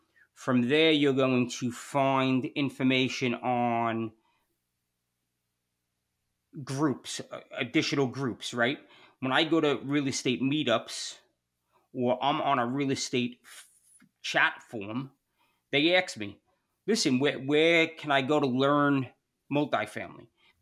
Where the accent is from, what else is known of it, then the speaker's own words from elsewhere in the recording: New York City, New York, United States; I'm from New York City. Everybody's got a scam. Everybody's got an angle, right? Like it's New York.